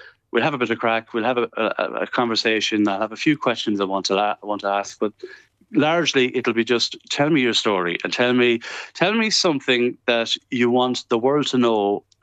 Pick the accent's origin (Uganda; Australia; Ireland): Ireland; I'm a traveller, but I'm also Irish